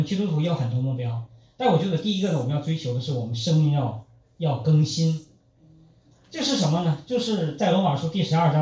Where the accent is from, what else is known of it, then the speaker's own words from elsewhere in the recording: Northeast China, China; 你像我们老家东北哈，那我从小到大，我没有见到我父母长辈他们种地的时候是一边流泪一边去撒种的